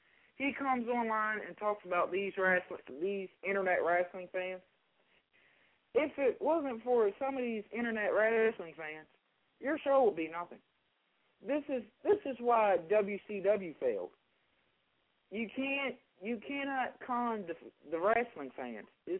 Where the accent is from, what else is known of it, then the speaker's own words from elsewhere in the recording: Portsmouth, Virginia, United States; I'm from Portsmouth, Virginia.